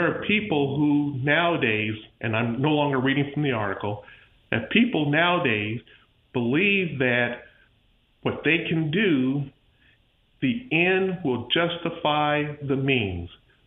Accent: Pensacola, Florida, United States; I'm from Pensacola, Florida. I'm a former member of the Florida State House.

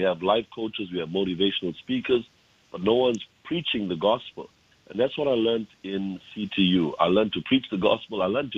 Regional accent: South Africa; I come from South Africa, and I was trained basically in a Pentecostal charismatic background theologically.

